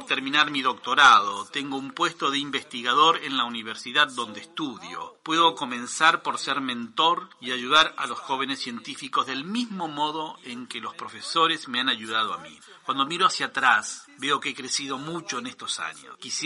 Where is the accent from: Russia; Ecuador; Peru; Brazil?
Brazil; Spanish is a second language; Soy de Brasil, farmacéutico.